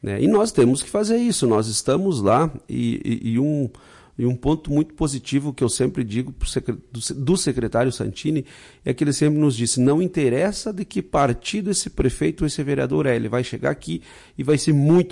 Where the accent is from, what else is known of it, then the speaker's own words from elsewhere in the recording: Lagoa Vermelha, Rio Grande do Sul, Brazil; eu venho de Lagoa Vermelha